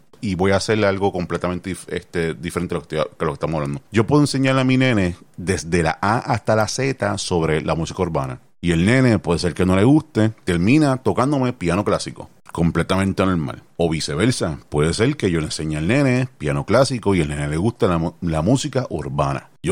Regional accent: Carolina, Puerto Rico; me crié en Carolina

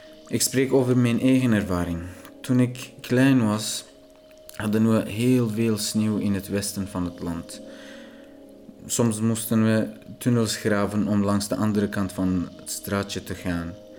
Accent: Iran; Dutch is a second language; Ik kom uit Iran. Iran is een heel groot en schoon land in het Midden-Oosten. En met een heel lange geschiedenis.

